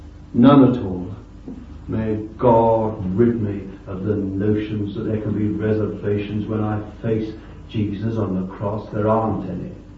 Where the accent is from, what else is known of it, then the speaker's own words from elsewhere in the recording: England, United Kingdom; We're so English, we don't like emotion and all sorts of things.